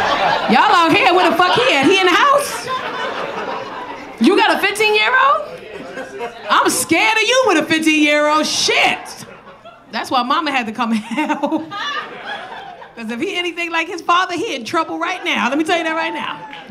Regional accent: Bronx, New York, United States; I grew up in 161st and Prospect. Yeah. What? I grew up in McKinley Projects. Right across from Forest Projects.

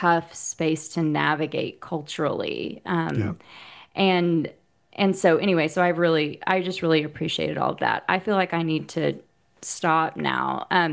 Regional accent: Ardmore, Oklahoma, United States; It's called Ardmore

